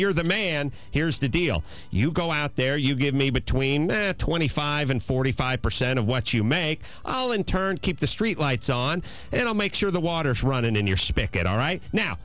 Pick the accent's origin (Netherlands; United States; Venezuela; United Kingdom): United States; North Hollywood, California; Well, there you go. I'm from North Hollywood, and guess what high school I went to?